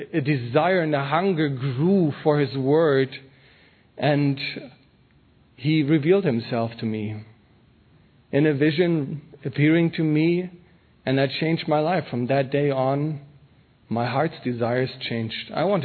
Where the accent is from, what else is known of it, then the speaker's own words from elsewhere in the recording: Minden, North Rhine-Westphalia, Germany; English is a second language; I'm from Germany, Minden. That's up north. It's a small town surrounded by other small towns, so the area is quite densely populated.